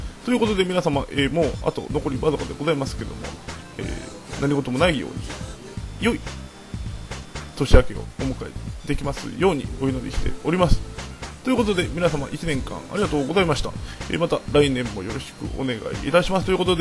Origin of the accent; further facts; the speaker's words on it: Kobe, Hyogo, Japan; 最後はですね、私の地元神戸のルミナリエを、舞台にお話を書きました。